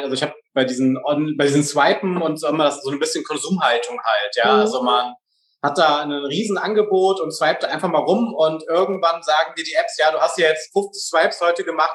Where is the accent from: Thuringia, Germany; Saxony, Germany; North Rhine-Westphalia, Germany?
North Rhine-Westphalia, Germany; Viersen; Nee, ich komme aus Viersen.